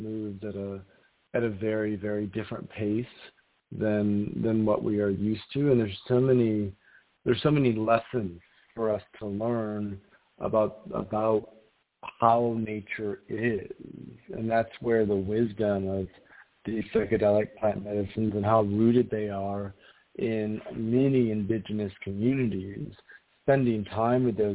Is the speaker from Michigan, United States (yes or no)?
yes; Michigan, United States; I grew up in Michigan, West Michigan, and we have these beautiful sand dunes on Lake Michigan with oaks and maples and just incredible forests.